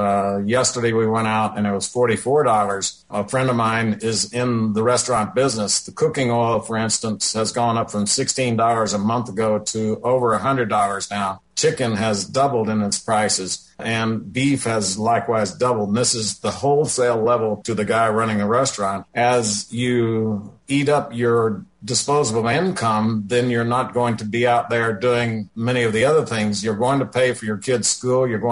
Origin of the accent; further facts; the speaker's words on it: New Zealand; So I'm from New Zealand.